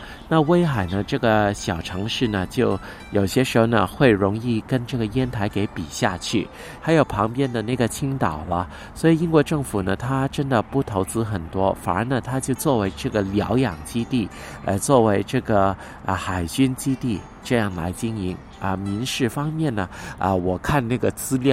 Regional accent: Hong Kong; 我说哎呀我从香港过来专门参观

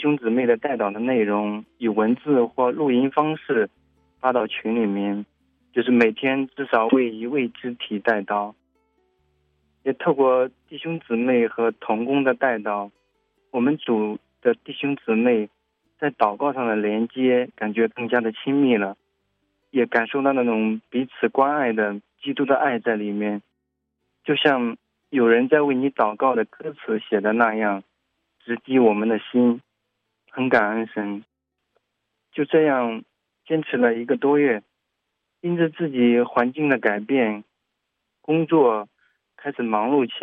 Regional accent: Jiangsu, China; 我是来自江苏的

